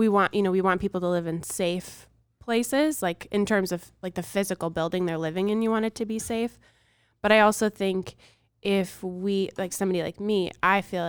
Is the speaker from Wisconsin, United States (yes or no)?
yes; Madison, Wisconsin, United States; also born or lived in Philadelphia; I'm from the Midwest, but I lived in Philly for 5 years.